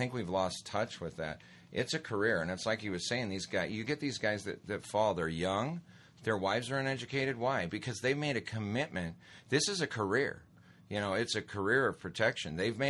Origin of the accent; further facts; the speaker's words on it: Great Falls, Montana, United States; I grew up in Great Falls, Montana, with Malmstrom Air Force Base.